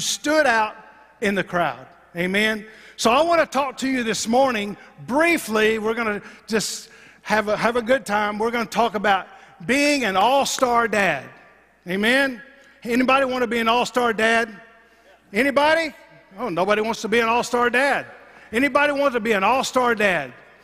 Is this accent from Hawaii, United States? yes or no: no; Abilene, Texas, United States; You know, back growing up when I was a little kid, I grew up around Abilene and played Little League Baseball.